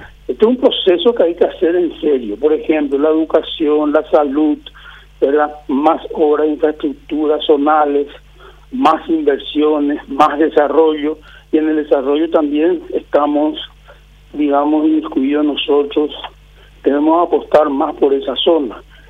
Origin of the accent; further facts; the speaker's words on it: Paraguay; somos todos los paraguayos